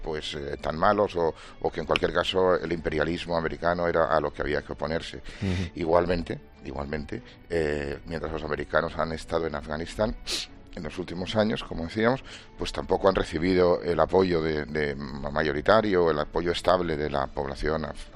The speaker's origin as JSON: {"language": "Spanish", "country": "Spain"}